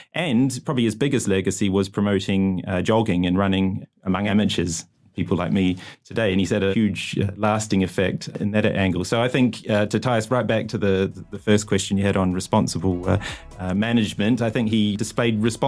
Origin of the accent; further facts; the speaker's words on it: New Zealand; Well, I'd have to say, as a New Zealander and as a keen, very amateur runner, I'd have to go for Arthur Lydiard